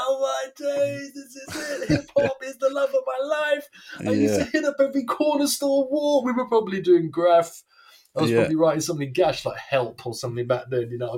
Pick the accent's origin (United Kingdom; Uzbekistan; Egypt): United Kingdom; England; now in United States; And I said, oh, I'm from England.